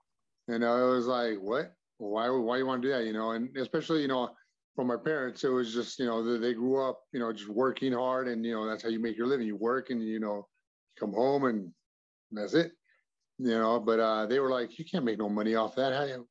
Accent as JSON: {"language": "English", "town": "Yucaipa", "region": "California", "country": "United States", "tie": "born or raised there", "said": "Well, I grew up, I like to call it Krypton, California, otherwise known, you know, as Yucaipa."}